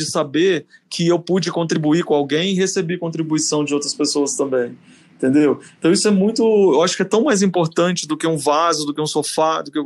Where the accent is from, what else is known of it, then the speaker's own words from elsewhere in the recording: Minas Gerais, Brazil; eu sou mineiro, né? Então eu relembro dessas coisas de Minas